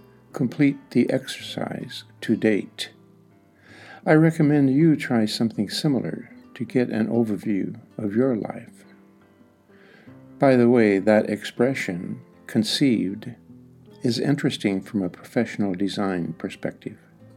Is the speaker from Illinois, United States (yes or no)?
yes; Centralia, Illinois, United States; now in Atlanta, United States; Centralia, Illinois, my hometown, Chicago, where I did my advanced schooling, Atlanta, Georgia, my adopted hometown